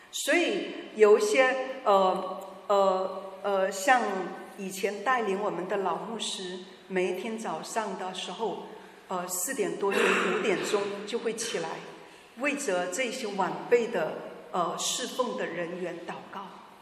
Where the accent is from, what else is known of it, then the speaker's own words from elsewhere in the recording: China; 父母，我们中国人的这种家庭的文化，我们需要纠正